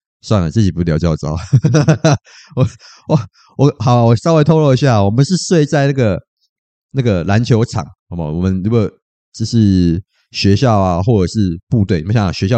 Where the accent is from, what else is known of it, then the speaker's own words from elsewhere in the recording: Taipei, Taiwan; 身为台北人，我很久没被这种地震吓到嘞